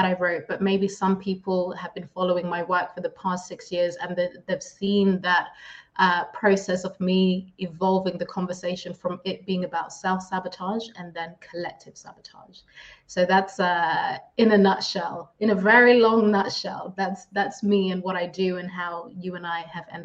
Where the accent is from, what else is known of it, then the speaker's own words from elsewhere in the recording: Zimbabwe; first language Shona; English is a second language; So I was born and raised in Zimbabwe.